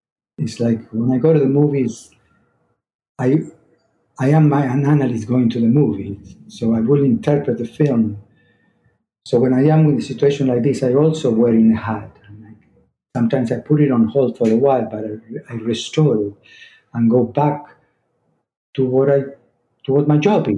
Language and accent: English; Argentina; So growing up in Argentina, in a kind of a, I had like a double academics. In the morning was popular school, regular school, official school. In the afternoon, the Jewish seminar.